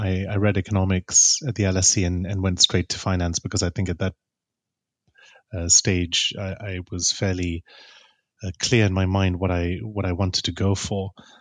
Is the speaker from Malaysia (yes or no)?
yes; Malaysia; also born or lived in United States; We are of Indian ancestry, and both my parents were born in Malaysia, so a Malaysian.